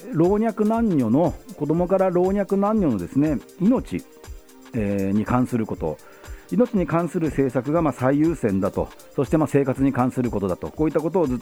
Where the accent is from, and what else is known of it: Yokohama, Kanagawa, Japan